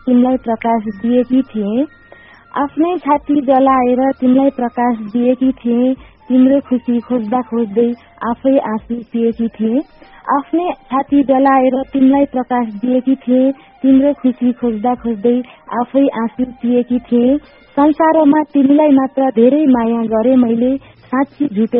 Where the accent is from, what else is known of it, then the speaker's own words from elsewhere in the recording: Arghakhanchi, Lumbini Province, Nepal; मेरो घर चाहिँ अर्घाखाँची हो